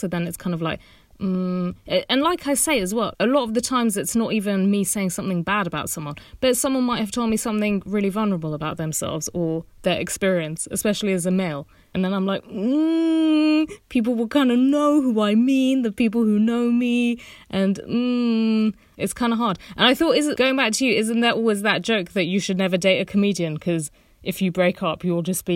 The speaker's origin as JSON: {"language": "English", "country": "United Kingdom", "said": "is this because I'm a Brit and you're being an over-sherry American?"}